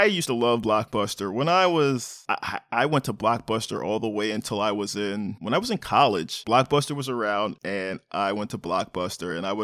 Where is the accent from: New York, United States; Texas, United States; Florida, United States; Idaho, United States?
New York, United States; Bronx; And I grew up in the Fordham area of the Bronx, and if you're familiar with that area along Fordham Road, there used to be a record store called Record Explosion